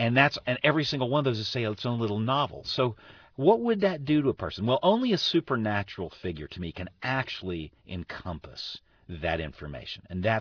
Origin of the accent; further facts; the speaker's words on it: United States; And I think for me particularly as an American, I feel like we have created a world in which we're always looking forward